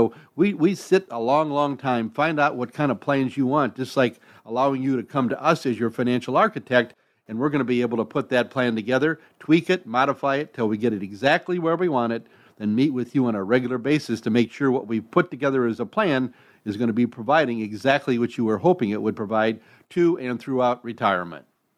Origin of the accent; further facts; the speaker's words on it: Ohio, United States; now in Florida, United States; And not a lot of basements down here in Florida, but I grew up in Ohio, and just about every house had a basement there.